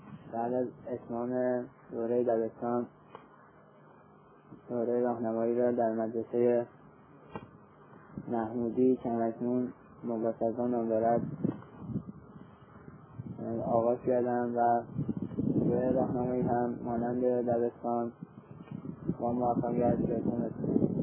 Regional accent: Iran; born there; در سال 1347 از ایران به دنیا آمدم

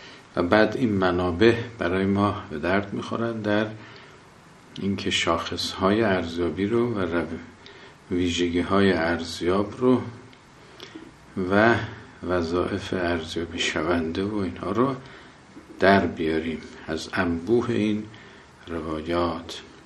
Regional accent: Abadan, Khuzestan, Iran; ما از آبادان هستیم.

